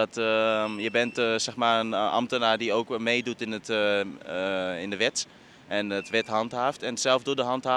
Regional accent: Amsterdam, North Holland, Netherlands; born there; Ik ben half Italiaans, half Tunesië. Ik woon in Amsterdam, mijn geboortestad ook.

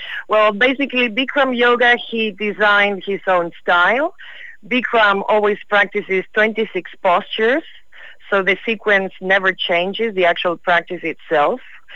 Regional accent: Buenos Aires, Argentina; English is a second language; now in Netherlands; I was born in Buenos Aires, but I did move to the Netherlands a few years ago. So yeah, I feel almost Dutch right now. It's been almost 12 years for me.

